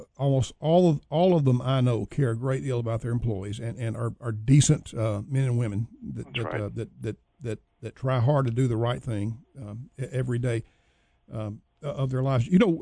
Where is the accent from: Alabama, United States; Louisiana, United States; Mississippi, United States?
Alabama, United States; You know, I was raised in Alabama, and I'm a graduate of the University of Alabama, Birmingham, so that's a little bit of a neutral thing there.